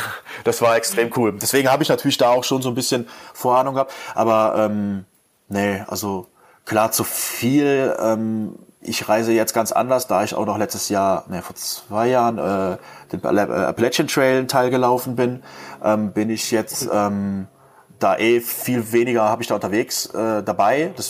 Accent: Cologne, North Rhine-Westphalia, Germany; Ich bin halt gebürtiger Kölner.

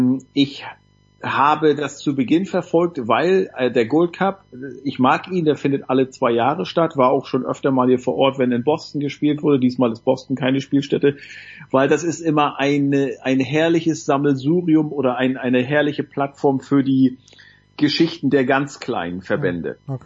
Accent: Northern Germany, Germany; also für mich als Norddeutscher

